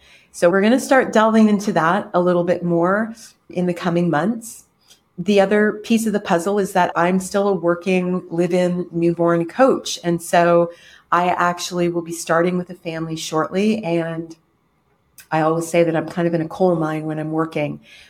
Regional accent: United States; now in Canada; So in the meantime, I am in Canada, but I am an American.

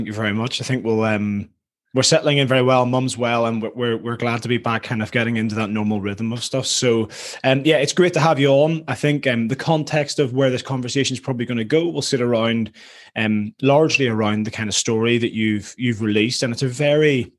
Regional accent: Ireland; now in Worcester, United Kingdom; Somewhere like being Irish, we love the sea, obviously. I feel very landlocked here in Worcester.

